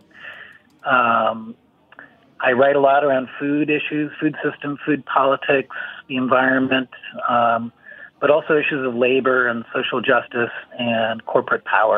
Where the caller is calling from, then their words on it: San Francisco, California, United States; I'm in San Francisco, so it's still late morning here.